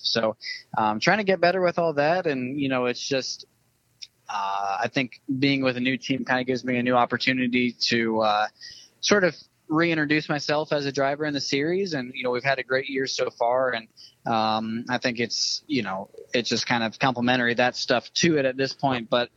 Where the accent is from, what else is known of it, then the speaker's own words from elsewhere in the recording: Ohio, United States; and then yeah, I grew up in Ohio, so, you know, went to the local go-kart track